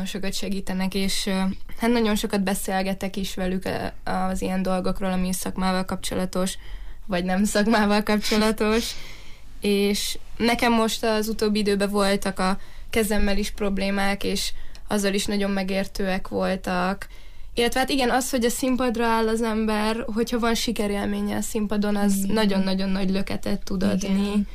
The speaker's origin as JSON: {"language": "Hungarian", "town": "Târgu Mureș", "region": "Mureș County", "country": "Romania", "lives_now": "Budapest, Hungary", "said": "már az is nagy váltás volt az életemben, hogy innen Marosvásárhelyről kikerültem Budapestre"}